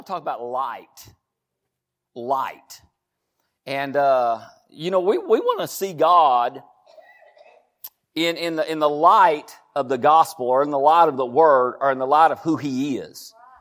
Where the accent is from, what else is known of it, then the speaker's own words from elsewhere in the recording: Texas, United States; I mean, we're from Texas, but we still know what that means.